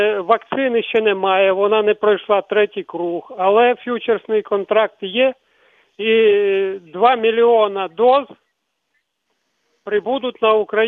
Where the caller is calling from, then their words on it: Kyiv, Ukraine; місто Київ.